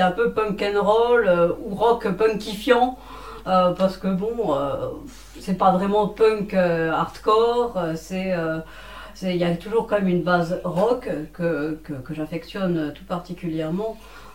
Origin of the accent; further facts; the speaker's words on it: Grand Est, France; je suis originaire de Lorraine, et donc le Luxembourg et où j'habitais, ben, ça se touche.